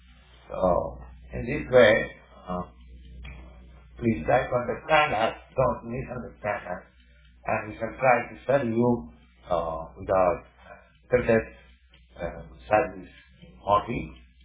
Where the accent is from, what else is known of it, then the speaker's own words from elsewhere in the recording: India; And because I come from India with some poor knowledge